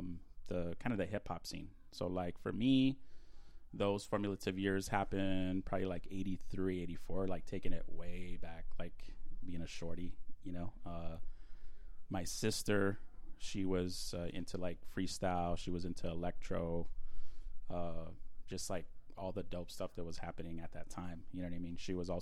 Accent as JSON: {"language": "English", "town": "El Paso", "region": "Texas", "country": "United States", "tie": "born or raised there", "moved": "as an adult", "said": "So, I'm originally from El Paso, Texas."}